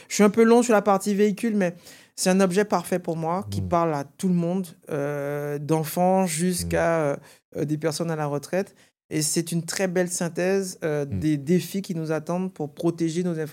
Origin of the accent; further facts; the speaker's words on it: Guadeloupe; C'est à la fois un symbole, parce que je suis Guadeloupéen